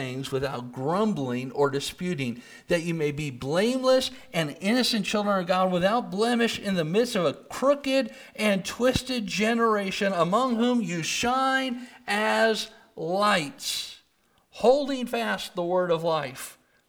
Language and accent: English; United States; yeah, I'm an American.